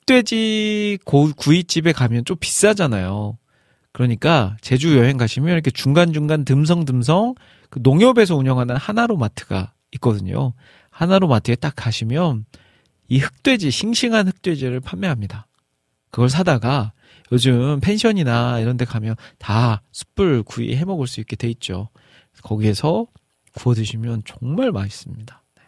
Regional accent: Iksan, North Jeolla, South Korea; 그 저희 고향 전라북도 익산에 있는 대나무 숲인데요.

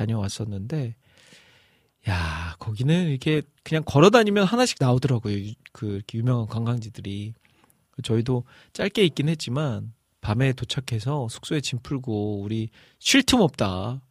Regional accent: Iksan, North Jeolla, South Korea; 저는 이제 전라북도 익산이 고향인데

